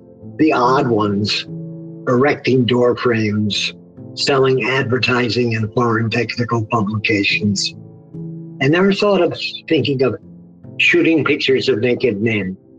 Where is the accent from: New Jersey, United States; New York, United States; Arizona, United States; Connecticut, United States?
Connecticut, United States; Naugatuck; I grew up in Naugatuck, Connecticut, about 20 miles from Yale.